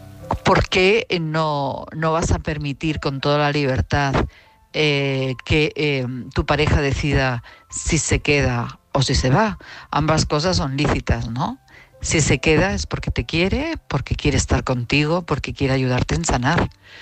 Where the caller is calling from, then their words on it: Madrid, Community of Madrid, Spain; de Madrid.